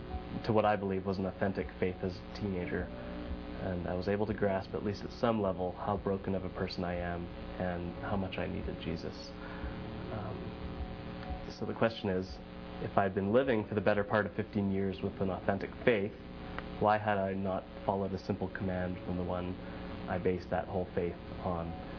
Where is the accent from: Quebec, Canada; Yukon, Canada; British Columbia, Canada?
British Columbia, Canada; Vancouver; I'm from Vancouver.